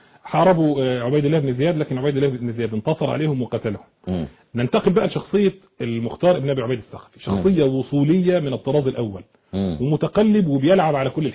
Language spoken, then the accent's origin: Arabic; Egypt; يعني عندنا في مصر زي ما يقولوا يخلق من ظهر العالم فاسد